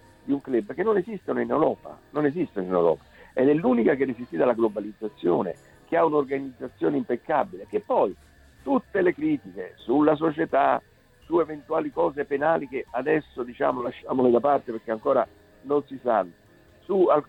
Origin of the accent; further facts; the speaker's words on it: Naples, Campania, Italy; Allora, io sono napoletano